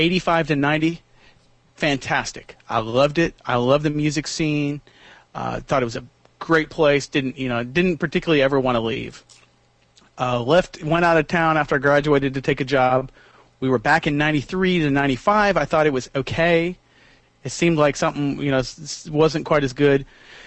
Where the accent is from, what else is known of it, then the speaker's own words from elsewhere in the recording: Nebraska, United States; also born or lived in Kansas; I actually grew up in Nebraska and Kansas.